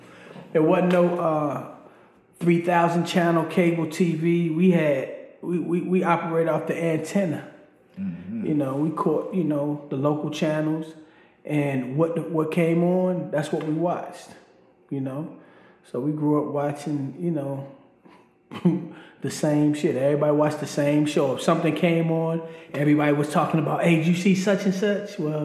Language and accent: English; Baltimore, Maryland, United States; I was raised in Baltimore, Maryland. I spent a lot of time back and forth, kind of the old adage, the country mouse, city mouse